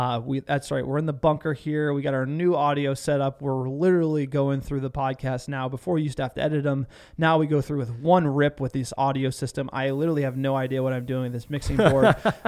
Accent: New Jersey, United States; I mean, we're from New Jersey. We got tough skin.

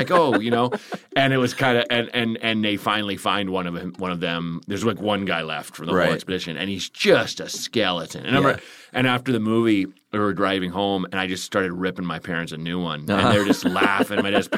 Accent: Portland, Oregon, United States; well, I think it's kind of growing up in Portland.

